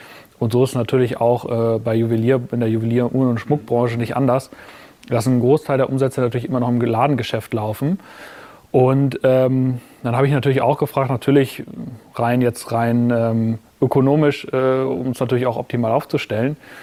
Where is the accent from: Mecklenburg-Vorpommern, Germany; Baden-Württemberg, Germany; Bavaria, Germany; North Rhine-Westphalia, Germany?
North Rhine-Westphalia, Germany; Münster; meine Heimatstadt Münster.